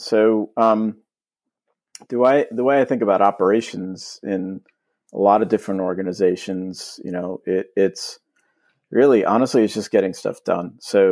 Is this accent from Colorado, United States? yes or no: no; New York, United States; I am from New York. I've lived in New York most of my life. I grew up near New York City. I went to college in Albany and have just been here ever since.